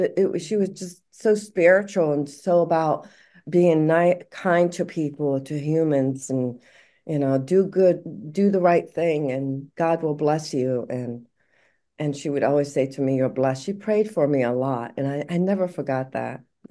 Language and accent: English; Kenitra, Morocco; now in United States; I grew up in Morocco in a small town called Kenitra.